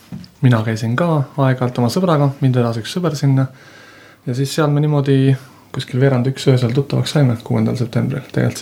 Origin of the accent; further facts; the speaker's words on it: Saku, Harju County, Estonia; ma olen Sakkus pärit ja kavatsasin viimase, mitte enam bussiga, vaid viimase rongiga Sakku sõita